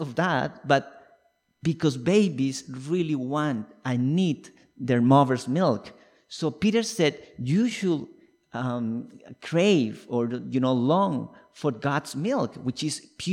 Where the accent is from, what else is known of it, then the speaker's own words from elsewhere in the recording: Colombia; first language Spanish; English is a second language; moved away as an adult; now in Canada; Forgot to mention that I'm from Colombia, so I speak Spanish. Hola. Feliz Navidad. So I moved to Canada in 2011. So I've been around for almost 12 years now.